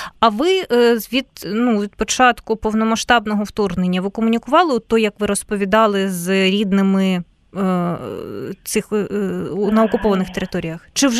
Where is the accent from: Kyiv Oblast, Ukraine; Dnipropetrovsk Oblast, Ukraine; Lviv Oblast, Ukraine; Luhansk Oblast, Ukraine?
Luhansk Oblast, Ukraine; Luhansk; я сама із Луганська, і тому тема війни, вона нікуди від мене не дівається